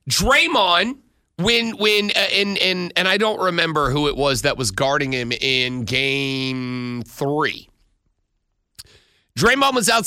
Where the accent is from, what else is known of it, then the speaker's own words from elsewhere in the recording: the South, United States; So I grew up in the South.